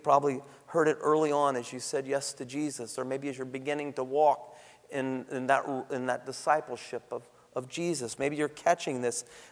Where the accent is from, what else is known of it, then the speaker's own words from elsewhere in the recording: Nashville, Tennessee, United States; born there; I was born in Nashville.